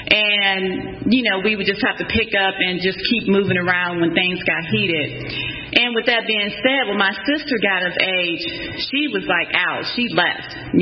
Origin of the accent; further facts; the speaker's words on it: Forest City, Arkansas, United States; born there; So what it was like, I was born in Forest City, Arkansas, but I was not raised there.